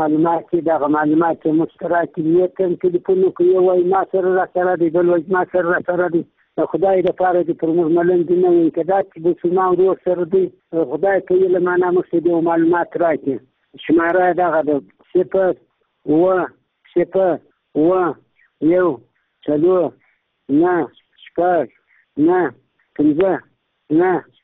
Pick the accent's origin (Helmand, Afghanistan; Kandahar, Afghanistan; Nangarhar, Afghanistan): Kandahar, Afghanistan; Zhari; زه د کندهار د ولایت یم، د زړې ولسوالۍ اوسېدونکی یم.